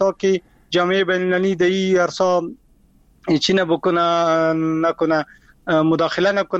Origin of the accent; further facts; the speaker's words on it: Afghanistan; first language ps; Persian is a second language; زبان مادری ما پشتو است،